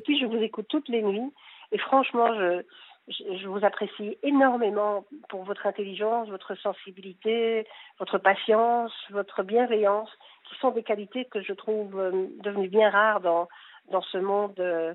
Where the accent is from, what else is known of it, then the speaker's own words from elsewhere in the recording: Belgium; alors que je suis belge, nous sommes belges et nous habitions en Belgique depuis toujours